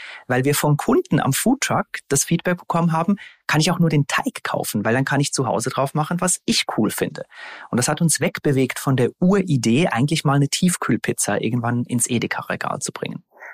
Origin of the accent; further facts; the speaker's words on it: Switzerland; Ich bin immer wieder zurück in die Schweiz, in meine Heimat gefahren